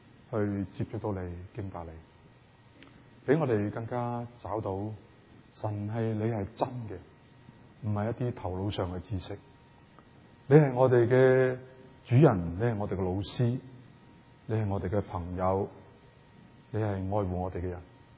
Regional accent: Canada; 或者呢這個就是我們加拿大人很多人的心聲，可以這樣說

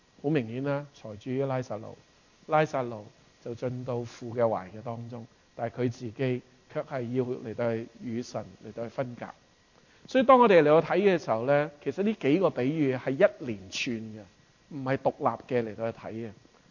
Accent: Hong Kong; 我是香港人

